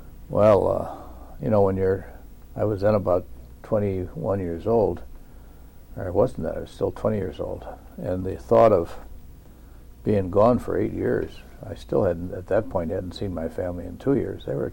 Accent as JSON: {"language": "English", "region": "New York", "country": "United States", "tie": "born there", "said": "I was born in Circus, New York on May the 25th, 1917."}